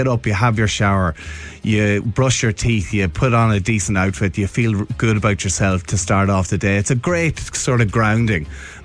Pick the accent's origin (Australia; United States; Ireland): Ireland; Monaghan, Ulster; and I'm from Monaghan.